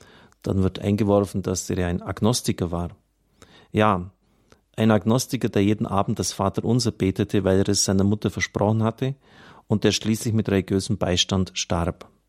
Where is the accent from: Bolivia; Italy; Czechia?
Italy; Piedmont; German is a second language; natürlich verstehe ich den Dialekt des Piemont, denn dies war der Klang meiner Heimat und meiner Kindheit.